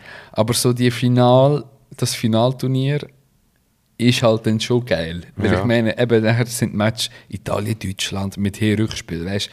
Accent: Switzerland; also born or lived in Democratic Republic of the Congo; Ich bin in Zaire geboren, das ist heute die Demokratische Republik Kongo, und bin aber in der Schweiz aufgewachsen.

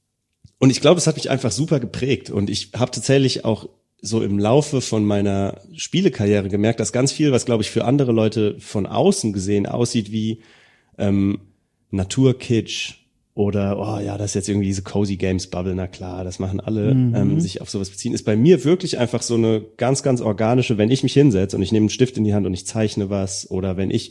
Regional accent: Rossbach, Germany; man von da, wo ich aufgewachsen bin, das Dorf, wo ich herkomme, hat 50 Einwohner.

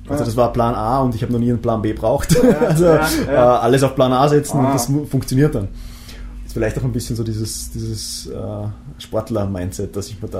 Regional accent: Vorarlberg, Austria; moved away as an adult; now in Vienna, Austria; ich bin ursprünglich aus Vorarlberg, bin nach Wien gekommen, wie so viele für ihr Studium

